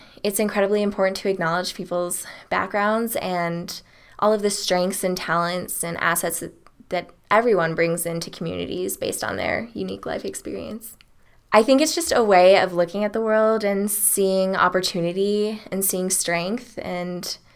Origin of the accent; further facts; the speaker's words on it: Seattle, Washington, United States; So growing up in Seattle, I was in a community that was pretty diverse.